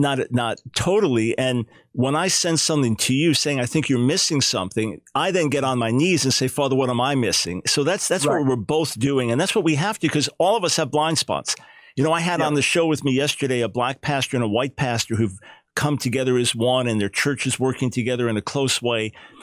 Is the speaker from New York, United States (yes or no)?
yes; New York, United States; now in North Carolina, United States; Even though I'm in North Carolina, I'm a New Yorker.